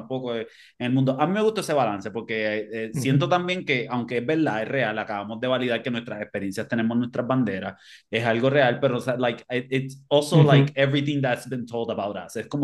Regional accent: Puerto Rico; porque yo soy el único puertorriqueño

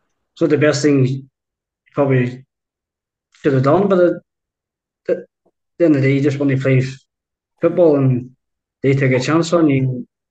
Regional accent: Ballysally, Northern Ireland, United Kingdom; and I was from Ballysally, you know

